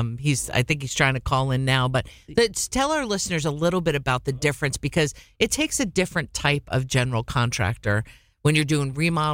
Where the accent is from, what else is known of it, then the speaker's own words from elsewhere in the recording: New Jersey, United States; Well, and when I'm from New Jersey and New York area, and I love St. Patrick's Cathedral.